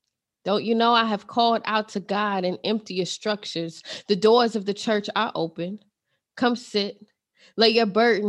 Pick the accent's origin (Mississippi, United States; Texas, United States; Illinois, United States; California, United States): Illinois, United States; Chicago; now in Atlanta, United States; Yeah, I live in Atlanta, Georgia. Been here over 20 years. I'm originally from Chicago, but we're great migration folks, so I'm a child of the South.